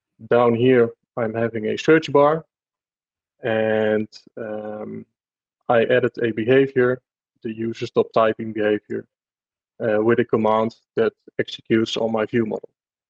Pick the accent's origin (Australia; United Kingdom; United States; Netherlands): Netherlands; I'm from the Netherlands.